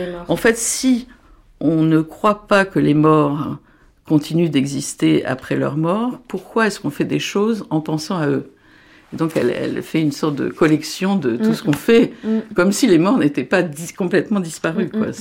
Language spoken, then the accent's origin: French; Beauvais, Hauts-de-France, France; Quand j'étais enfant, c'était à Beauvais